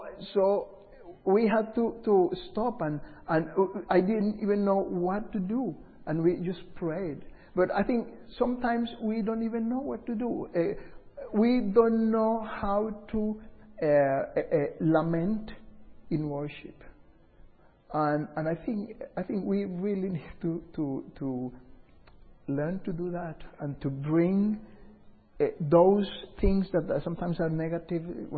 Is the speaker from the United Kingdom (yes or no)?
no; Colombia; English is a second language; moved away as an adult; I remember some 20 years back, I am from Colombia, South America. I was living there